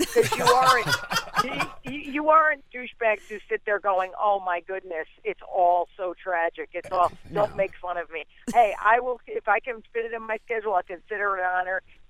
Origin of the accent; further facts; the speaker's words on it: Connecticut, United States; also born or lived in New York City; I definitely have an East Coast flavor. Like, I grew up in Connecticut and New York City, and, you know, I definitely have that attitude